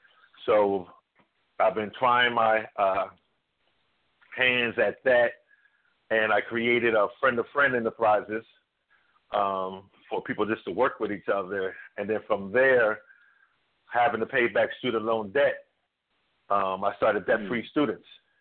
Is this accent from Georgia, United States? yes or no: no; Philadelphia, Pennsylvania, United States; I'm from Philadelphia, West Philadelphia, Overbrook High School.